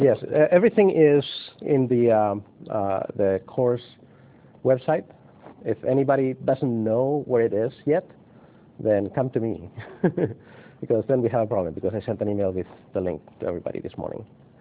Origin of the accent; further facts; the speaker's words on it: Spain; now in United States; I'm originally from Spain.